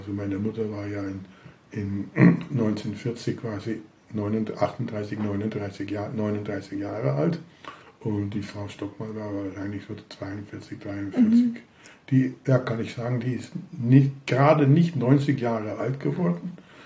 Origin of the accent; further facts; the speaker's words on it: Amsterdam, North Holland, Netherlands; also born or lived in Naarden; ich bin dann in Naarden geboren worden, im Dezember 40 und in irgendwann in 42 mussten sie dann umziehen in die sogenannte Rivierenbuurt in Amsterdam. Das ist also in Amsterdam Süd, das ist bei der Maastraat, Waalstraat, Lekstraat, Rijnstraat in dieser Gegend.